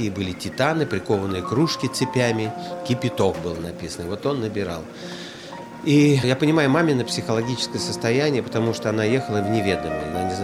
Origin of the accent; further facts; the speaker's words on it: Yekaterinburg, Sverdlovsk Oblast, Russia; born there; also born or lived in Moscow; Я родился вообще в Свердловске. Родился, как ни странно, 1 июня, в День защиты детей.